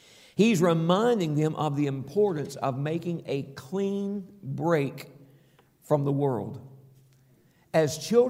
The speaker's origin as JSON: {"language": "English", "region": "the South", "country": "United States", "said": "Listen, I'm from the South, okay? You're from the North, okay?"}